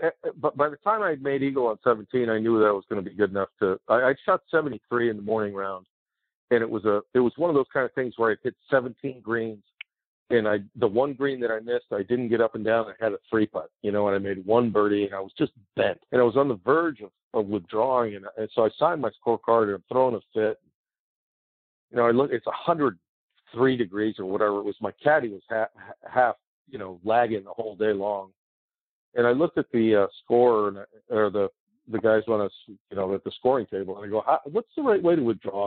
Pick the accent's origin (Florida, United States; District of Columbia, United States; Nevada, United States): District of Columbia, United States; Washington; it's Washington, D.C. It's my hometown.